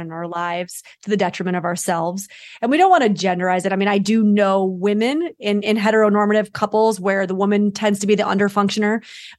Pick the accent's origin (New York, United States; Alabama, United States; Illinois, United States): New York, United States; I want to start by saying I'm a New Yorker. So I'm very blunt and direct.